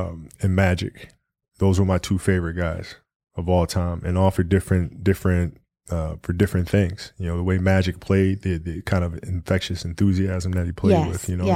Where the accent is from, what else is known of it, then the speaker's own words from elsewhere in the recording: Italy; I played soccer growing up. Because I grew up in Italy, so I played a lot of soccer.